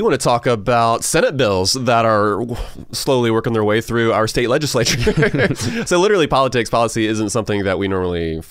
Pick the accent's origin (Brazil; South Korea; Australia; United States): United States; Augusta, Georgia; I grew up in Augusta, Georgia, a lot of golf courses and golf balls